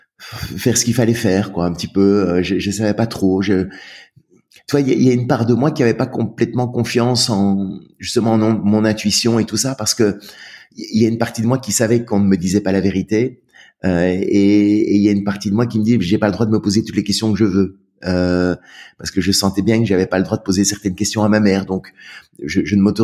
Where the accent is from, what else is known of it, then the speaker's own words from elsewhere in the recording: Brussels, Brussels-Capital Region, Belgium; Alors, j'ai grandi en Belgique, à Bruxelles.